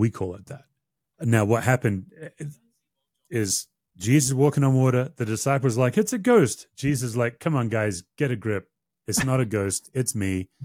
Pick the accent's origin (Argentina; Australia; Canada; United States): Australia; I say this as an Australian. If I was in Australia, I'd say Australian culture.